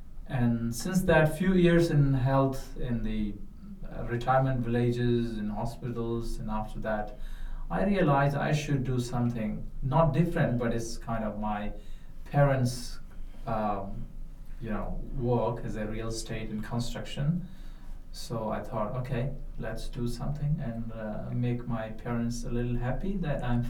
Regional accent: Uttarkashi, Uttarakhand, India; English is a second language; I'm from the Himalayan range of northern part of India. And the place is called Uttarkashi. Uttaras means north, and Kashi is the place where all the pilgrimages happen, especially in that part. The land of Shiva

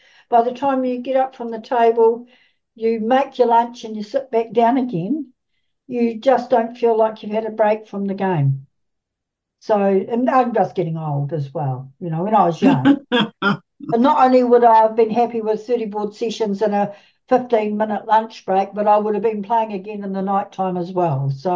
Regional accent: South Island, New Zealand; now in Auckland, New Zealand; I came from the South Island where we used to play 36 board sessions because of the amount of time it took to travel to places

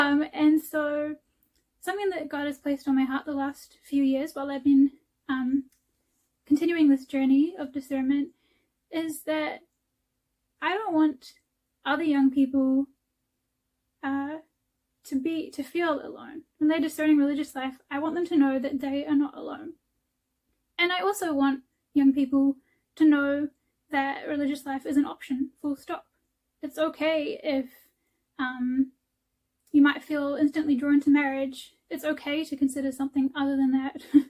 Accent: Wellington, New Zealand; I am 23 from Wellington, New Zealand.

